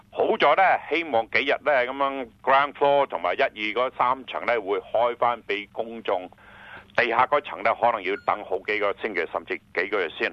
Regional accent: China; 你知我哋中國人好信風水

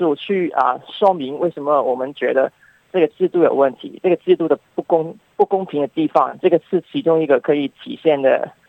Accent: Hong Kong; 对我们香港人的那个安全是有威胁的，觉得说因为我们香港人就是不太相信中国大陆的那个法律法治

